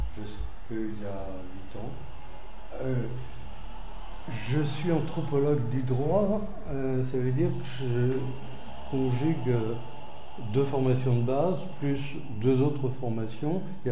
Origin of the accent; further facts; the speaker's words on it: Hauts-de-France, France; mais moi-même je suis Picard de l'Amiénois